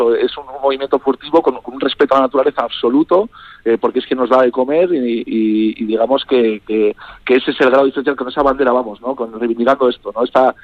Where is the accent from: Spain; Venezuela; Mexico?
Spain; Basque Country; Yo vengo a mi pueblo, al pueblo de donde nació mi familia, de mis abuelos, de mi ama, de donde yo me he criado, y tenía muy claro que efectivamente iba a ir con esa bandera, ¿no? La bandera es reivindicar esta identidad de la montaña alavesa